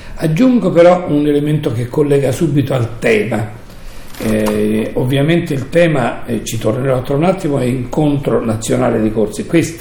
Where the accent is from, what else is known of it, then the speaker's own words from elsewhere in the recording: Abruzzo, Italy; Un titolo che tra l'altro è stato già utilizzato in passato anche da me, da abruzzese.